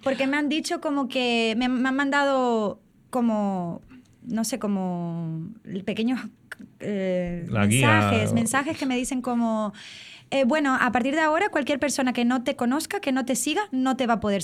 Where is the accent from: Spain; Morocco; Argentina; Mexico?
Spain; les dije que en mi país esto no era censura, es que vamos a ver que estamos en España, señores, ¿sabes?